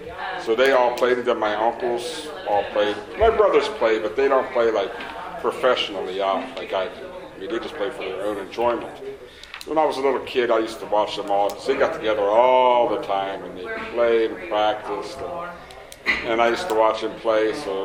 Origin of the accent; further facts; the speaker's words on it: Homestead, Pennsylvania, United States; born there; But I was born in Homestead, Pennsylvania, and I've been playing music probably 48 years maybe